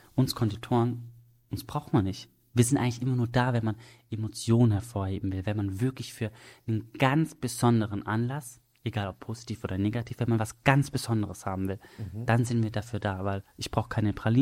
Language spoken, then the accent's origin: German; Stuttgart, Baden-Württemberg, Germany; den Bäcker habe ich bei mir daheim in Stuttgart gemacht. Schwäbische Laugenbrezeln, sowas muss man ja können als Schwabe.